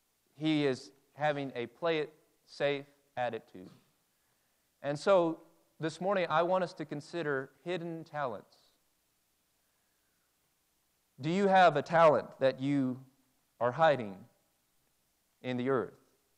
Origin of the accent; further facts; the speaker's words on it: Indianapolis, Indiana, United States; And there have been a lot of debates even in my hometown of Indianapolis that are still raging over that.